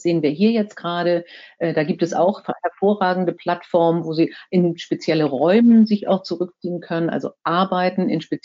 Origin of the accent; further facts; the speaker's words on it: Kiel, Schleswig-Holstein, Germany; ich komme ja aus Kiel.